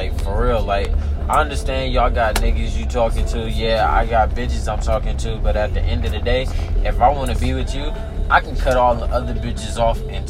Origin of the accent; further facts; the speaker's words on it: Inglewood, California, United States; I'm from Inglewood, California, I'm a hood nigga, I don't give a fuck, none of that, I'm gonna say it how it is. Yeah, I live in the suburbs, but I still got the hood in me